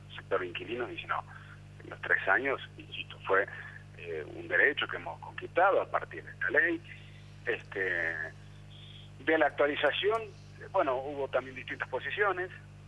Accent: Salta, Argentina; aquí en Salta, yo soy de Salta, para alquilar te basta con un recibo de sueldo o el monotributo y un fiador

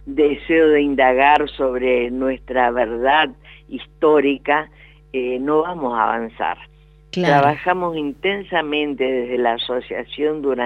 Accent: Argentina; somos argentinos

